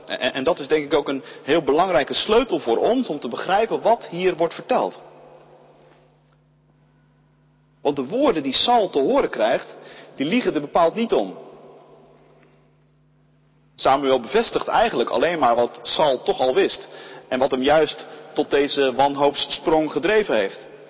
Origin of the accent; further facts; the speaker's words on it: Ouderkerk aan den IJssel, South Holland, Netherlands; Oude Kerk aan de IJssel, of All Places, het dorp waar ik opgroeide, dat haalt zelden het nieuws